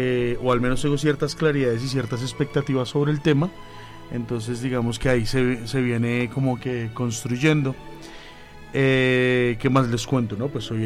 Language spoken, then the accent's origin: Spanish; Soacha, Cundinamarca, Colombia; Vengo de Soacha, Cundinamarca, y siempre vengo corriendo desde Soacha.